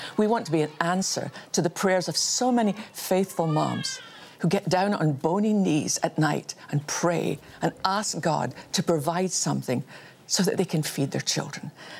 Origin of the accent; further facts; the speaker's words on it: Scotland, United Kingdom; born there; I was born in Scotland had nothing to do with either of us. It's just where we were born.